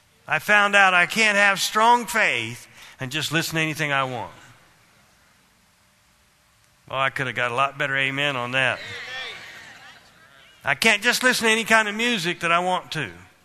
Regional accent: Kansas, United States; I grew up in Kansas, and that's kind of what we had out there.

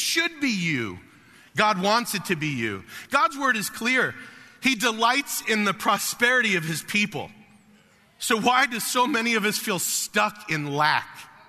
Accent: New York, United States; I'm not a farmer. I'm a New Yorker. I'm a city guy.

